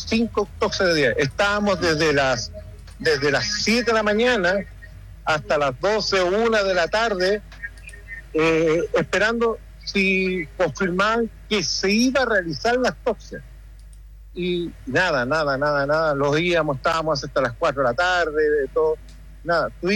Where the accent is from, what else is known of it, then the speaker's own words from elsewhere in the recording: Chile; nosotros como padres, por último nosotros como chilenos, que pagamos los impuestos